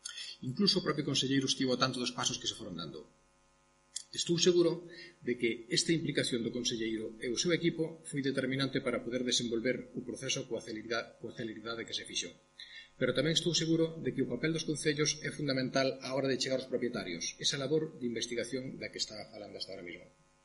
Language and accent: Galician; O Incio, Galicia, Spain; Eu nacín e crieime no Incio.